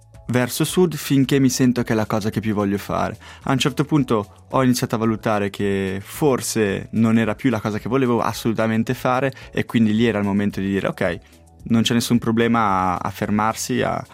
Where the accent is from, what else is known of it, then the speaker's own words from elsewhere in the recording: Lugano, Ticino, Switzerland; Io sono comunque cresciuto a Lugano, che è una città